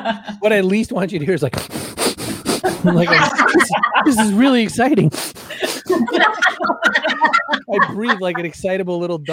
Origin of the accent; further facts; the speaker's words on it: Maine, United States; I was born and raised in Maine. We didn't go to New York.